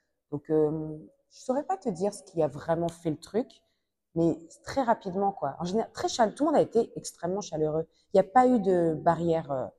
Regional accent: France; Mais pour nous, en France, quand on nous demande d'où tu viens, même si on sait qu'on est en France, on sait qu'on vient d'ailleurs, en fait.

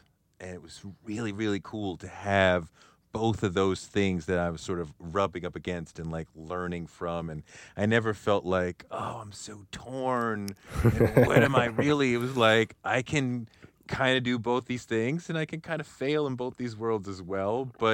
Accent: Randolph, Massachusetts, United States; No, I grew up in Boston in a town called Randolph, suburb of Boston. Went to school in Milton, famous old high school called Milton Academy.

